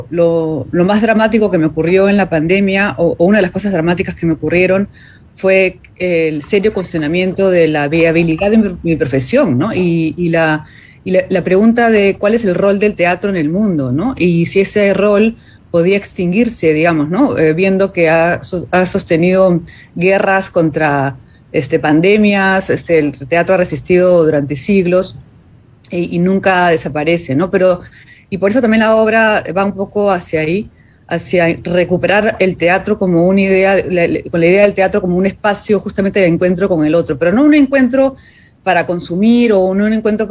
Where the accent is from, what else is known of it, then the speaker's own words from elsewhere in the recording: Peru; en el contexto tan polarizado y sordo que vivimos ahora como humanidad y especialmente como peruanos, ¿no?